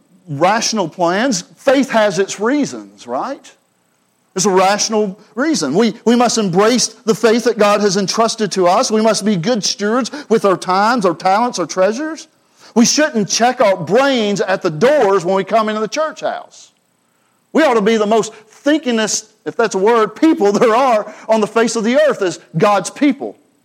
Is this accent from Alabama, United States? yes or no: yes; Alabama, United States; I'm from Alabama. And we get this, Brother Tom.